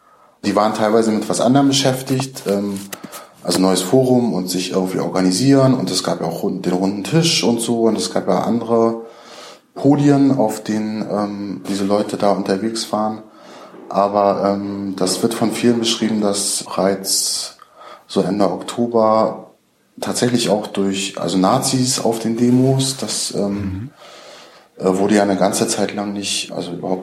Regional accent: Rostock, Mecklenburg-Vorpommern, Germany; in Rostock, in meiner Heimatstadt Rostock

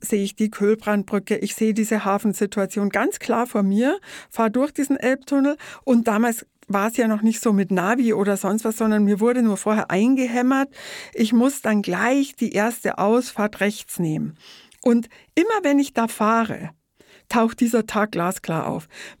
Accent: Bavaria, Germany; moved away as an adult; now in Hamburg, Germany; an dem ich zum ersten Mal meine Heimat Bayern verlassen habe, um nach Hamburg zu ziehen. Ich war damals 27

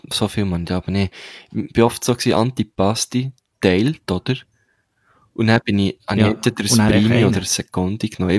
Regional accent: Switzerland; wir sind Schweizer.

